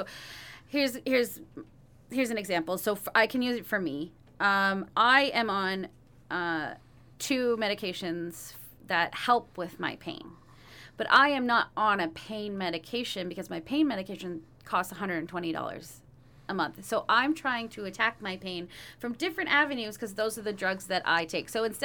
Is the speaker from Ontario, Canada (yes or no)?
yes; Kitchener, Ontario, Canada; I'm originally from Kitchener. I moved to Peterborough to go to school to be a nurse.